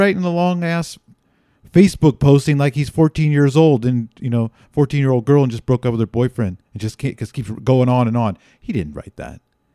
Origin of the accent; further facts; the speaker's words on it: Castro Valley, California, United States; The Haystack, the almost town of my youth, growing up in Castro Valley.